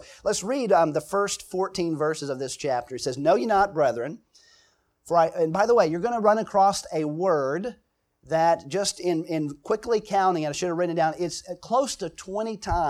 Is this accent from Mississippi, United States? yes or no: no; South Carolina, United States; I grew up in South Carolina with curvy roads.